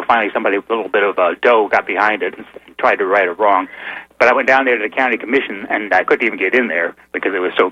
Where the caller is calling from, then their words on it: Sarasota, Florida, United States; Because I'm in Sarasota, and I'm familiar with that whole business